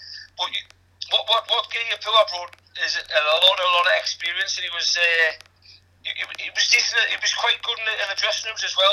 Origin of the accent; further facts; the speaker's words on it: North East England, United Kingdom; I got on all right with John, to be fair, being a Geordie, as I say. I'm a mad Newcastle fan